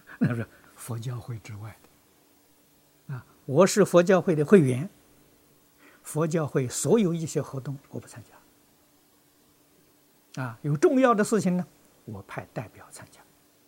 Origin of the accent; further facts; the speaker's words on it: China; 我们中国人讲灵魂的